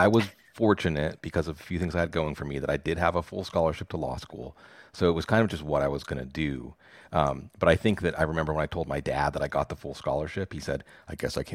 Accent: Pittsburgh, Pennsylvania, United States; I'm from Pittsburgh.

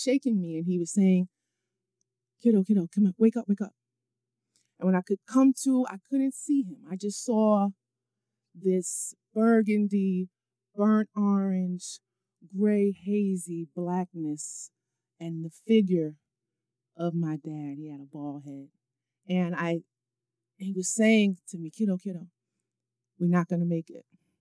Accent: New York, United States; But I'm a New Yorker, so I got to stay fly.

